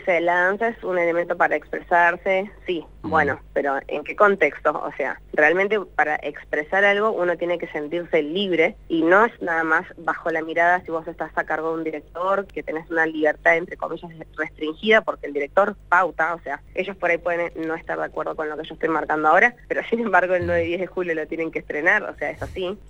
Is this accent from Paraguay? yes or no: no; San Martín, Argentina; born there; also born or lived in Córdoba; nací acá en San Martín, pero viví 15 años en Córdoba